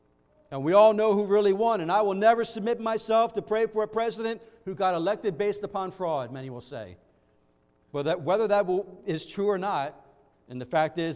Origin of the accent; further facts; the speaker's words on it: United States